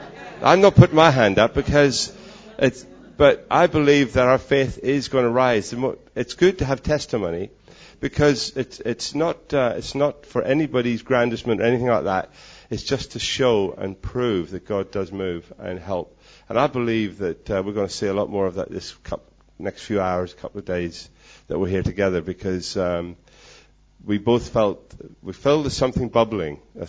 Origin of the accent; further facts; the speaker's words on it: Ireland; So, well, I'm not. I'm Irish